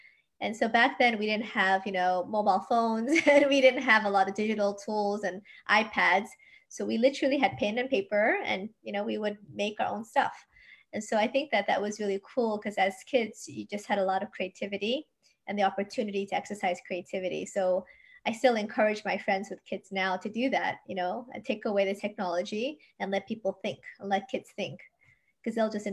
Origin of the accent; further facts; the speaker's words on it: New York, United States; also born or lived in Washington, District of Columbia, United States / Japan; I was born in, you know, DC and I grew up in New York, so I'm not even from Korea. I spoke a little Japanese because I had just come back from living there.